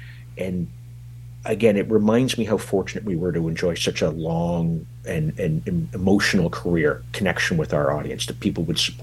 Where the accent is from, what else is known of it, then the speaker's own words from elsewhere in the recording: Kingston, Ontario, Canada; as a young man growing up in Kingston, Ontario